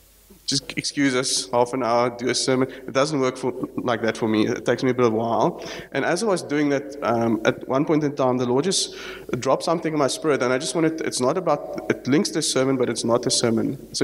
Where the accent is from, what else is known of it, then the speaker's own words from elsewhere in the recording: Knysna, Western Cape, South Africa; and I come from Knysna, so you would have known the fires a few years back in Knysna.